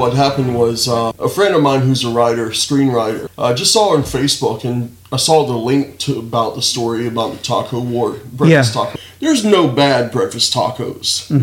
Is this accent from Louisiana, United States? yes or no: yes; Louisiana, United States; moved away; You know, it's like I'm from Louisiana. I didn't even try breakfast tacos for like my first 4 or 5 years here.